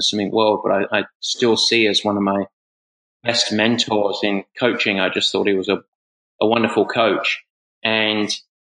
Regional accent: Southend, East of England, United Kingdom; moved away as an adult; I'm originally from South End in Essex. So an Essex boy of all things. And I left in the early 90s.

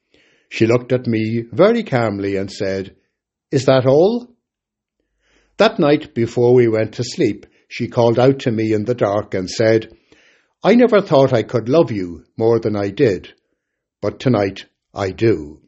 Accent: Dublin, Leinster, Ireland; housing estate that I grew up in Dublin in the 1960s, was coming down literally with children, cats and dogs.

